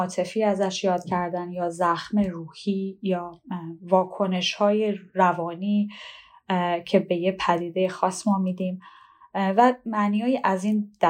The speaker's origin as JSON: {"language": "Persian", "country": "Iran", "moved": "as an adult", "lives_now": "Canada", "said": "من زمانی که از ایران اومدم با مدرک روانشناسی از ایران اومدم کانادا"}